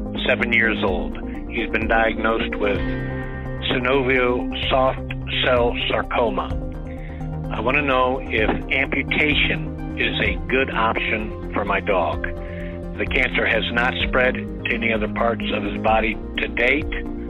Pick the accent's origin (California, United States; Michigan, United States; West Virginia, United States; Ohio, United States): Ohio, United States; Canton; I'm from Canton, Ohio.